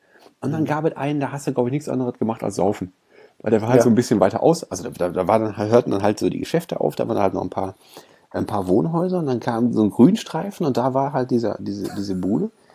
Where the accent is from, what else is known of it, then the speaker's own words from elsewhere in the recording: Essen, North Rhine-Westphalia, Germany; ich bin in Essen-Krai groß geworden. Und Krai hat nur echt nicht. Hat er auch keinen guten Ruf, ne? Ist echt eigentlich ganz schön, aber auch ein hartes Pflaster. Und ich bin da zur Grundschule gegangen